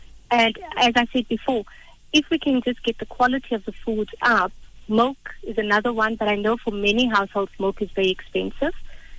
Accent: South Africa; for us as a South African population

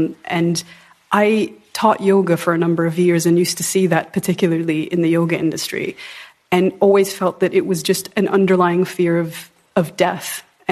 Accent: Jordan; I'm from Jordan.

